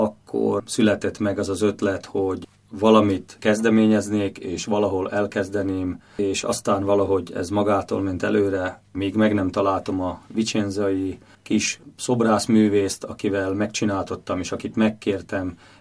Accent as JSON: {"language": "Hungarian", "town": "Šamorín", "region": "Trnava Region", "country": "Slovakia", "said": "mindig is somorjaiak éreztem magam, és somorjai vagyok"}